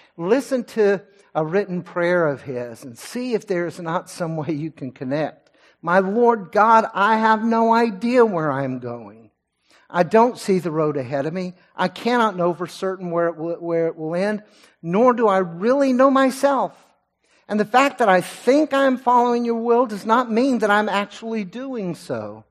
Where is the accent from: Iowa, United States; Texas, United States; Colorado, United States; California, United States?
Texas, United States; Lindale; about 125 miles from my hometown in Lindale, Texas.